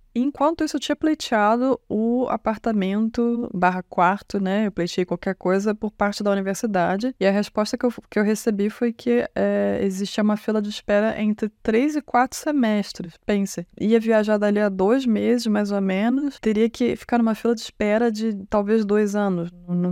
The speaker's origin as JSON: {"language": "Portuguese", "country": "Brazil", "said": "olá, né, eu sou do Brasil e tal"}